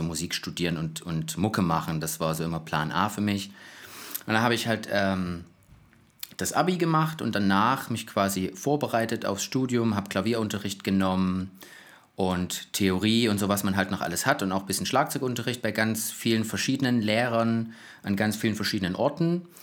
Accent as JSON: {"language": "German", "region": "Saxony", "country": "Germany", "tie": "born there", "lives_now": "Hamburg, Germany", "said": "Also, geboren bin ich im Erzgebirge. Das ist jetzt im Moment ganz schön weit weg von dem Ort, wo ich gerade wohne, nämlich Hamburg."}